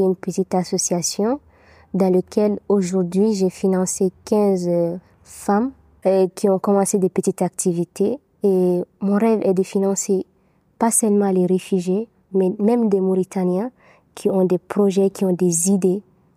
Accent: Central African Republic; retourner dans mon pays d'origine, la Centrafrique

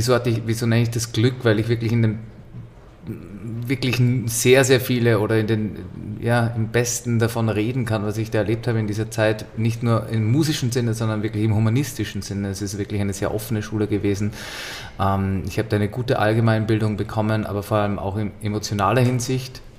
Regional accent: Upper Austria, Austria; Genau, ja, Oberösterreicher.

